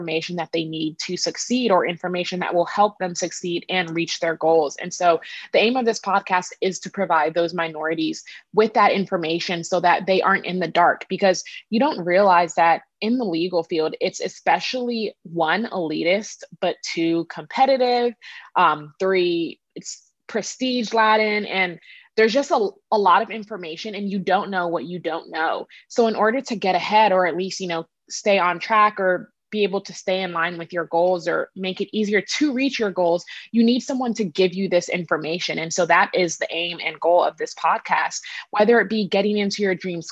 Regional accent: Rockville, Maryland, United States; moved away as an adult; I was born and raised in Rockville, Maryland before moving to Florida with my parents after I graduated high school.

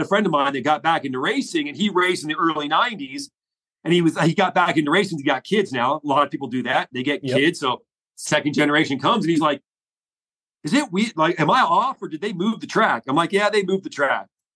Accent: Florida, United States; I grew up in Florida. It was NBL.

